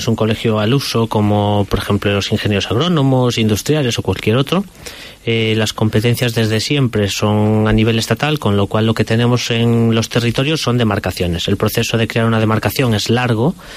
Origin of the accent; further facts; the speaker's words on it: Galicia, Spain; Como buen gallego, la respuesta es otra pregunta, ¿no?